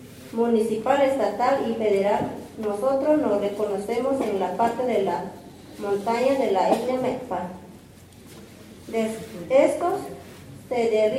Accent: Guerrero, Mexico; vengo de Guerrero.

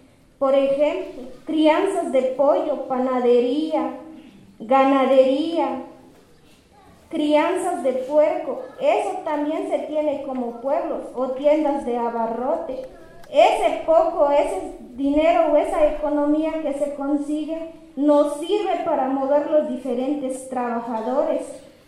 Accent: La Realidad, Chiapas, Mexico; vengo del Caracol 1, La Realidad.

